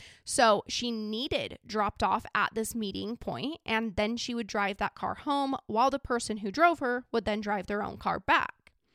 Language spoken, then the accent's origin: English; Idaho, United States; I'm not from Baton Rouge. I'm from a small little country town in Idaho